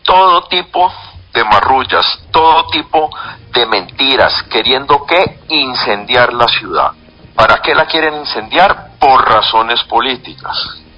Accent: Cali, Valle del Cauca, Colombia; yo como alcalde, yo como caleño

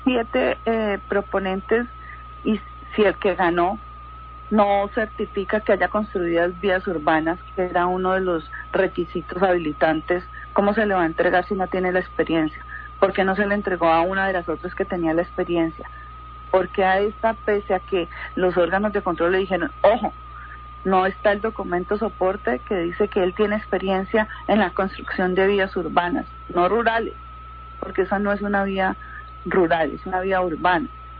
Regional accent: Cali, Valle del Cauca, Colombia

